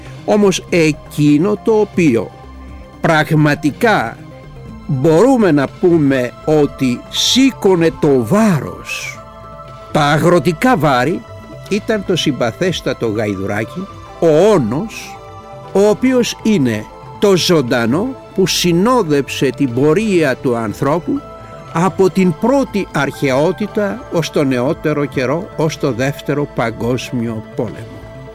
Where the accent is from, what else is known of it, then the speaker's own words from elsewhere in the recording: Peloponnese, Greece; το λέγανε στην πατρίδα μου, τη Μάνη